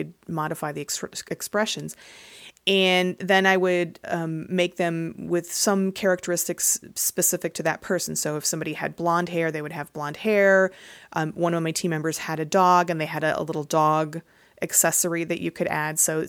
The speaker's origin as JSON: {"language": "English", "region": "Midwest", "country": "United States", "said": "I'm from the Midwest U.S. and we say aunt, so I'm sorry if it sounds like a bug, but that's what we call ourselves."}